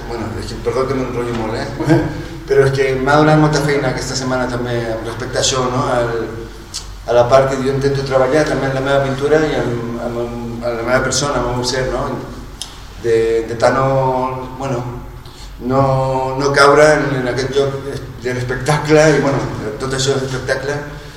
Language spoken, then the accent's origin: Catalan; Sitges, Catalonia, Spain; also born or lived in Chile; Perquè aquest poble m'ha acollit des que tenia un any. Jo vaig néixer a Xile, però aquest poble és forma part del meu ADN a tot nivell.